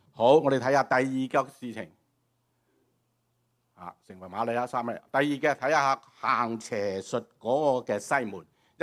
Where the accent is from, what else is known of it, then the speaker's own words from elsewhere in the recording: Hong Kong; 你講國語，我講廣東話，雞同鴨講講唔通噶，係咪啊？我哋講香港人就好叻嘅，即係兩邊都聽得到嘅。